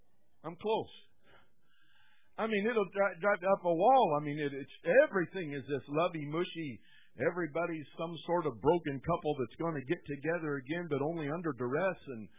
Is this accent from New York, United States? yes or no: no; Iowa, United States; I'm from Iowa, but I'm half Italian.